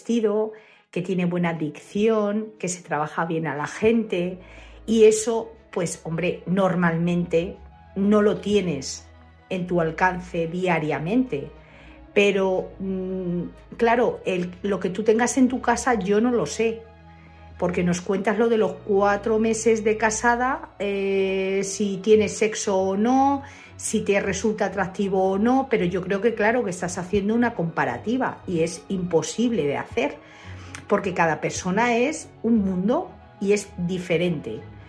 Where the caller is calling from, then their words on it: Madrid, Community of Madrid, Spain; de Madrid.